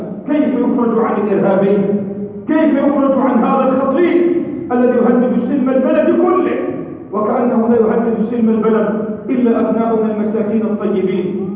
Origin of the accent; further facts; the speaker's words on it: Lebanon; ما جرى في بلدتنا يجعلنا نرفع شعار تحذير وصيحة نذير في لبنان